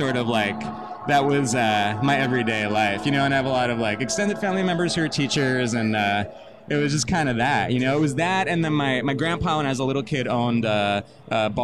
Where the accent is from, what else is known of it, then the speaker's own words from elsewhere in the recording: Long Island, New York, United States; So as we said, I'm from Long Island originally, and my family is not in the arts at all.